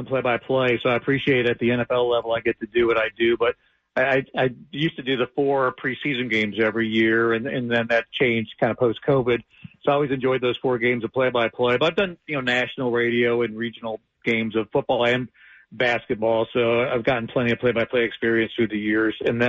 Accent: Ohio, United States; And I mentioned I'm from Ohio.

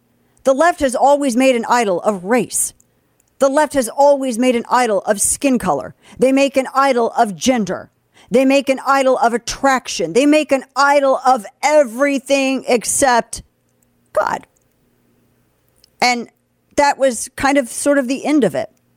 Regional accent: Missouri, United States; now in Texas, United States; It was very Texas centric because I mean, growing up in Missouri, I never heard of it.

